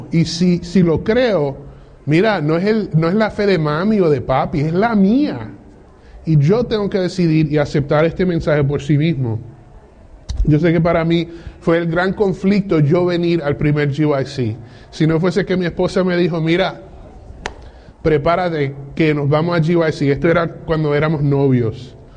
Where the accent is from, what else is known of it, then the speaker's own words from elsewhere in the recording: Michigan, United States; Spanish is a second language; also born or lived in New York; español no es mi idioma fuerte, ¿okay? Yo nací en Nueva York y me crié en Michigan. Pero me defiendo porque mami y papi insistieron en hablar español en la casa